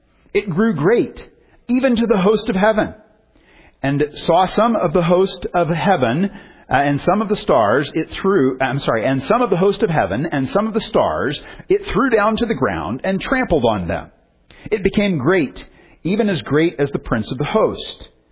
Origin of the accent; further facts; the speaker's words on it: Indiana, United States; When I was a teenager growing up in North Central Indiana, I went with some friends